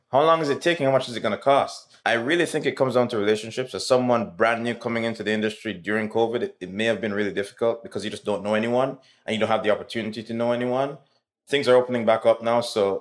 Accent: Jamaica; But I come from Jamaica, as you know, where, you know, we're all black.

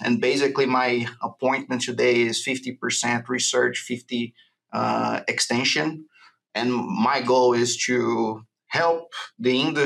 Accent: Brazil; moved away as an adult; So I'm originally from Brazil, swine veterinarian.

